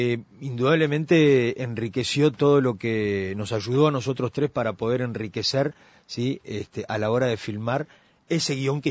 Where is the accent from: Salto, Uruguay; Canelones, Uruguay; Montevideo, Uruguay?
Montevideo, Uruguay; Yo me crié ahí en Domingo Aramburú y Guavillú, enfrente a la vieja cigarrería Martín.